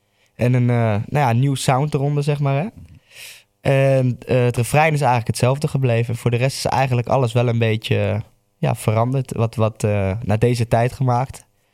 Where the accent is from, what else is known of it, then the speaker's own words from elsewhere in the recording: Apeldoorn, Gelderland, Netherlands; Uit? Vanuit Apeldoorn.